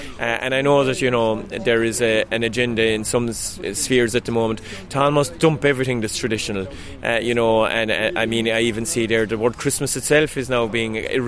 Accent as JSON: {"language": "English", "country": "Ireland", "said": "So look, this is a tradition. It's part of who we are as Irish people."}